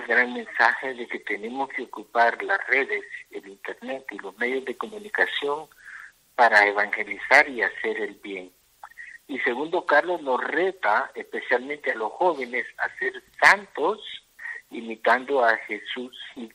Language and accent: Spanish; El Salvador; now in Switzerland; Tuve la dicha en mi país, El Salvador, de conocer la exhibición y tener contacto con la madre. Y al regresar a vivir a Europa, en Suiza